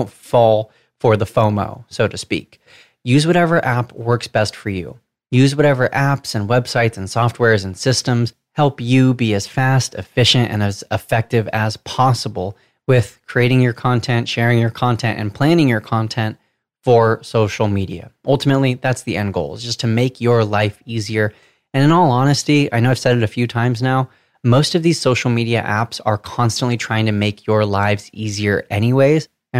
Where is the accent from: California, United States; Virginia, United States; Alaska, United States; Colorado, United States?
California, United States; accent: Southern California; decipher my Southern California accent